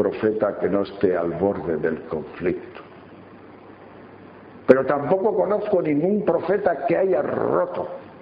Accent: Tejerina, Castile and León, Spain; como dicen en Tejerina, provincia de León, mi pueblo natal

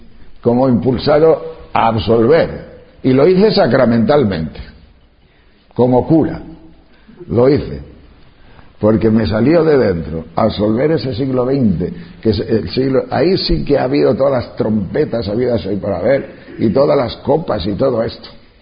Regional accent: Castile and León, Spain; pero en mi pueblo, en mi tierra, en León, estos 3 últimos años que ha nevado como hacía 50 años que no nevaba.

